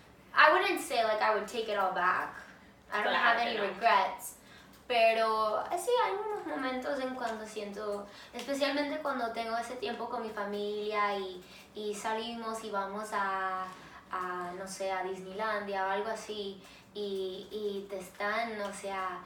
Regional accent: Mexico; No, porque soy mexicana, tenemos muchos babies de mi familia

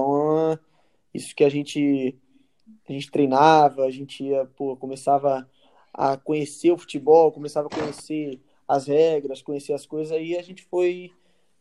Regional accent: Limeira, São Paulo, Brazil; eu sou de Limeira, São Paulo.

